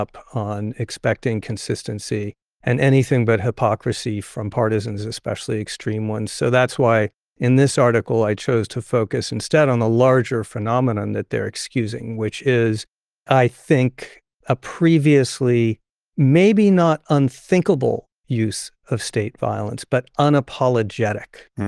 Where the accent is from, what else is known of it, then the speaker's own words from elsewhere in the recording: Arizona, United States; I grew up in Arizona, which was a strong NRA state